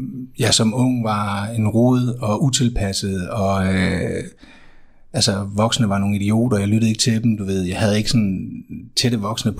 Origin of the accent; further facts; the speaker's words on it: Odense, Region of Southern Denmark, Denmark; højskolen ligger i Kolding, og jeg er fra Odense, så flytter jeg tilbage til Odense